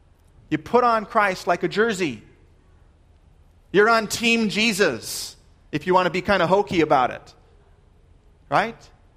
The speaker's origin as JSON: {"language": "English", "region": "Minnesota", "country": "United States", "said": "The first one being, I'm from Minnesota."}